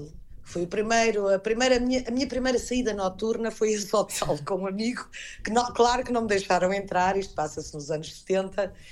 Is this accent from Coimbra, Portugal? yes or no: no; Lisbon, Portugal; also born or lived in Albufeira; Embora seja de Lisboa, e nascida em Lisboa, mas digo sempre, muitas vezes, aos meus amigos, vou para a minha terra.